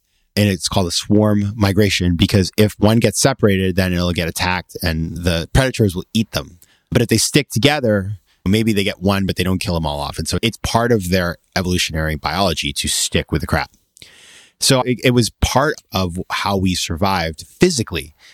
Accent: Maine, United States; if you were living 100 years ago in my hometown in Maine, you didn't really know what was going on outside of there.

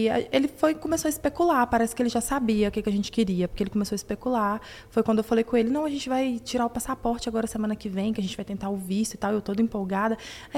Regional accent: Ipatinga, Minas Gerais, Brazil; Eu sou natural de Ipatinga.

